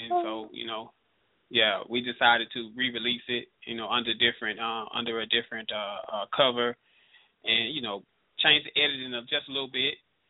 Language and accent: English; Birmingham, Alabama, United States; Well, I'm from Birmingham, Alabama. And I was raised in the projects. I was raised in a rough area of Birmingham.